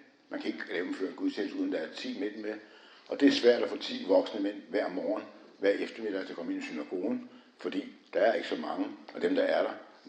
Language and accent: Danish; Copenhagen, Capital Region of Denmark, Denmark; born there; det ved jeg sådan set, hvad du mener, fordi jeg er født på Nørrebro